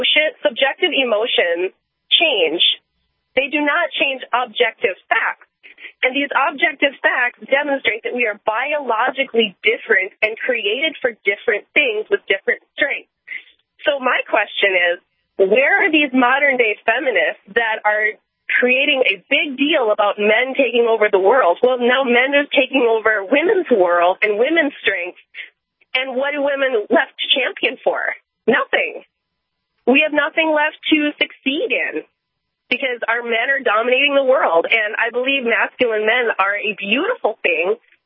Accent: Clitheroe, Minnesota, United States; I'm from Clitheroe, Minnesota. It's a small little town around Henning.

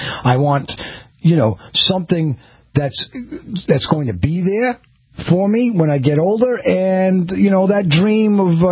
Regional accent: New York City, New York, United States; And I'm from New York City. So when I first came out here in 1999, it was a beautiful summer day in August.

